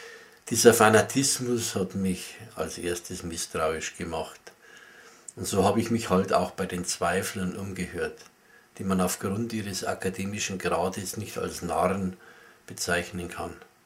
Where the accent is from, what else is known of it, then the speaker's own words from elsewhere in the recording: Bavaria, Germany; die Bayerische Donau, also meine Heimat. Die Bayerische Donau zwischen Regensburg und Passau